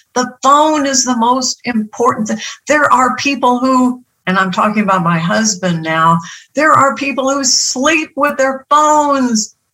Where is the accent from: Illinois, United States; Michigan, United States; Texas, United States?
Illinois, United States; Chicago; I grew up in Chicago, and the Sunday papers came out on Saturday night.